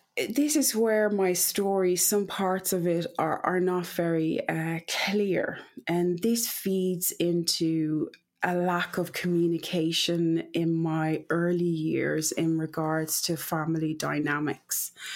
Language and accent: English; Kumasi, Ashanti, Ghana; born there; I was born in West Africa, Ghana, as far as I'm aware, I think I was born in Kumasi Hospital, which is not that far away from MIM in West Africa, Ghana.